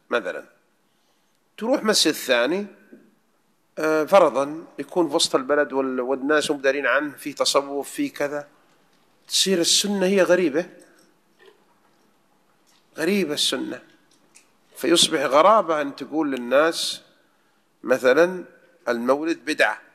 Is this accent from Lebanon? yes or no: no; Saudi Arabia; عندنا في المملكة العربية السعودية